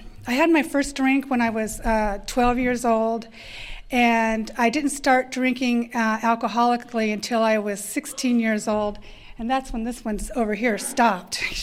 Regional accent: Yucca Valley, California, United States; I'm an alcoholic from Yucca Valley, California.

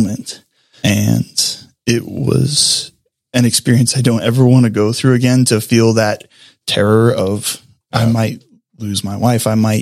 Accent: Eugene, Oregon, United States; I grew up outside Eugene.

